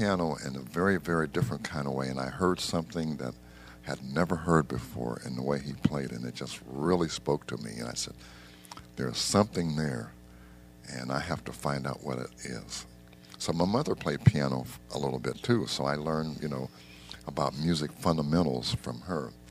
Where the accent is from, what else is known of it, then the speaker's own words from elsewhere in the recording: Coraopolis, Pennsylvania, United States; And I was born in Coyopolis, Pennsylvania. If you've ever flown out of the greater Pittsburgh airport, it's on the outskirts of Coyopolis, and it's a little town, population about 6,000, and I grew up there